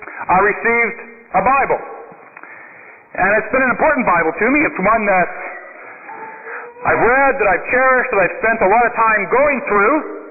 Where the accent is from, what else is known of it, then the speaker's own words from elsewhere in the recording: Regina, Saskatchewan, Canada; born there; I was baptized at Our Savior's Lutheran Church in Regina, Saskatchewan